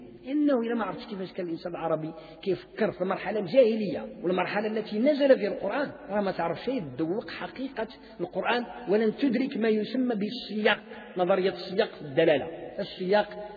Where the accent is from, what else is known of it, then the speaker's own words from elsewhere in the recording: Morocco; في العصور المتأخرة من تاريخ التعليم عندنا في المغرب